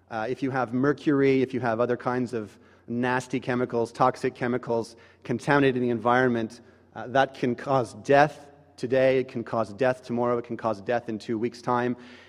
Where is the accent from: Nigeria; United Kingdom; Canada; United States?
Canada; As was mentioned, I'm Canadian.